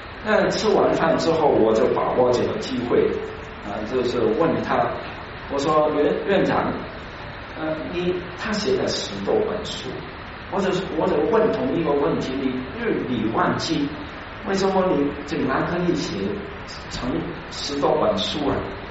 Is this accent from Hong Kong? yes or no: yes; Hong Kong; 我常常从中文网站看看香港的新闻，因为我是我的老家，所以很关心那里发生的一些事。